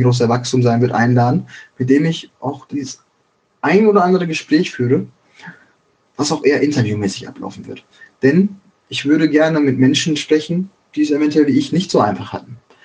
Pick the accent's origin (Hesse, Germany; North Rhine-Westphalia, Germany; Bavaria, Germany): North Rhine-Westphalia, Germany; Schwerte; also born or lived in Dortmund / Bochum; Ich bin halt geboren und aufgewachsen in Schwerte, Dortmund und Bochum. Den Großteil meiner Kindheit habe ich in diesen drei Städten verbracht